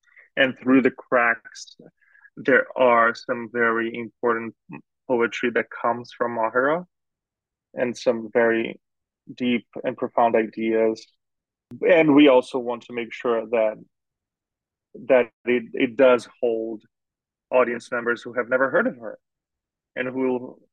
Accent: Brazil; I read it in Portuguese. I'm from Brazil.

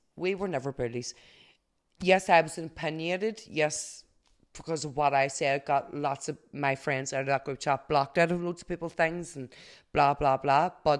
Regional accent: Lisburn, Northern Ireland, United Kingdom; I'm 35 and I'm from Lisburn.

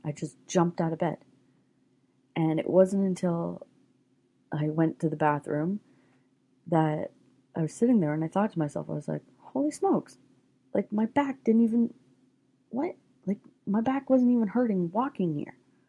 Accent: Canada; it's ingrained in my Canadian roots. To me, bacon is Canadian and I'm Canadian.

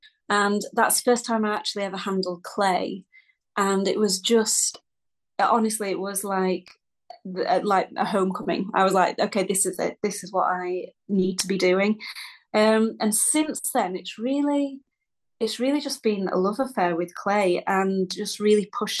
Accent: Holmfirth, Yorkshire and the Humber, United Kingdom; now in York, United Kingdom; So I'm currently in York, and I've been here probably for about 20 years now. Originally I'm from West Yorkshire.

